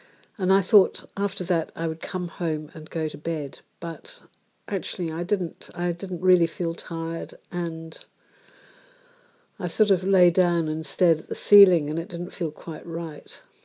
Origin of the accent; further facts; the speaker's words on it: Switzerland; moved away as an adult; now in London, United Kingdom; I was reminded of the first birthday I had after leaving home. I moved from Switzerland to England, to London, and absolutely nobody wrote to me on my birthday